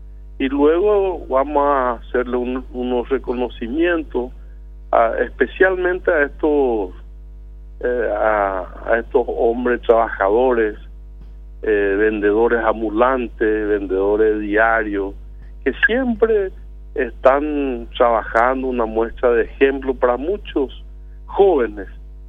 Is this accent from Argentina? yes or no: yes; San Ignacio, Misiones, Argentina; un orgullo ignaciano, un orgullo misionero, y por qué no decir un orgullo nacional